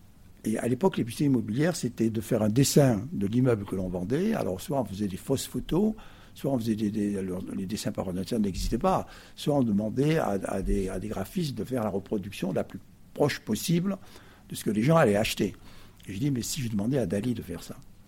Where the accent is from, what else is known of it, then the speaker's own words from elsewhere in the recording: Perpignan, Occitanie, France; comme étant fils du pays, comme vous, je suis de Perpignan